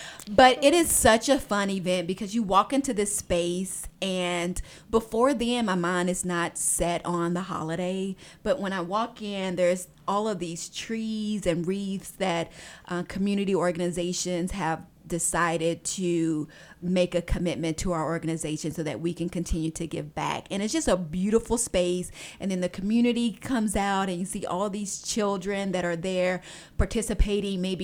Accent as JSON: {"language": "English", "region": "Arkansas", "country": "United States", "tie": "born or raised there", "moved": "yes", "said": "I am originally from Arkansas, born and raised, and I moved to this community a little over 9 years ago"}